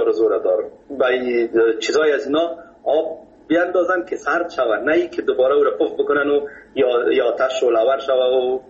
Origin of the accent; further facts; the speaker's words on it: Kabul, Afghanistan; در فامیل که ما بزرگ شدیم ما از مردم خود کابل هستیم، از شهر کونه کابل